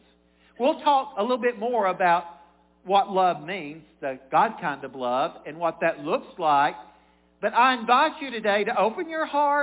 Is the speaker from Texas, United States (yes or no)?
no; Brilliant, Ohio, United States; Yes, I'm from Brilliant.